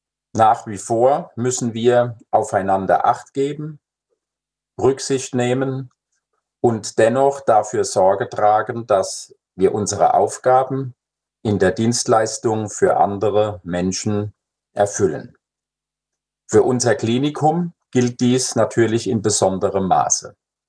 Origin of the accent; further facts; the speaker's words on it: Frankenthal, Rhineland-Palatinate, Germany; in meiner Heimatstadt Frankenthal